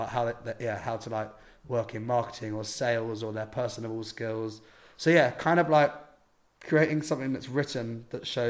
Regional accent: Hackney, London, United Kingdom; But being like where like I'm from here, I'm from Hackney.

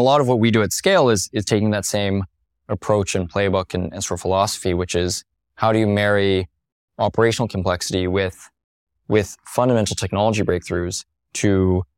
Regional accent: Los Alamos, New Mexico, United States; I grew up in Los Alamos, New Mexico. Parents, physicists at the lab, a lot of physicists at that lab.

